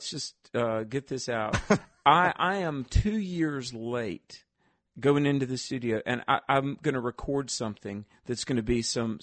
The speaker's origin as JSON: {"language": "English", "region": "North Carolina", "country": "United States", "tie": "born or raised there", "said": "I want you to come speak in North Carolina, my home state."}